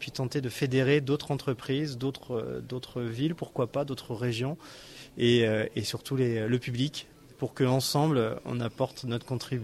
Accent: Lorient, Brittany, France; now in Boulogne-Billancourt, France; moi, je suis breton de naissance et j'y ai grandi à Lorient et boulonnais d'adoption.

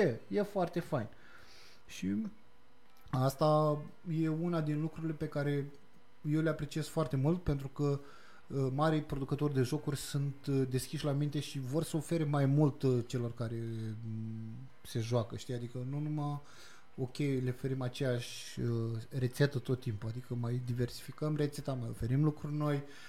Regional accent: Romania; noi nu suntem făcuți ca români, nu, asta e adevărul, nu suntem obișnuiți, da, să lucrăm în echipă.

